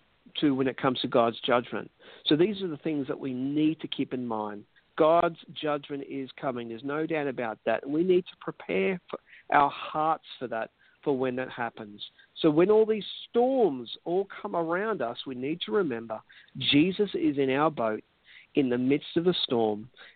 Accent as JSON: {"language": "English", "country": "Australia", "said": "As an Australian, I see America's influence upon my nation."}